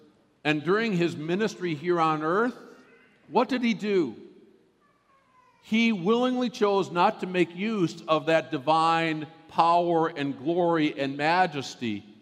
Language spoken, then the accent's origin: English; Redwood Falls, Minnesota, United States; Last week or so, I've been thinking a lot about my hometown, Redwood Falls, Minnesota.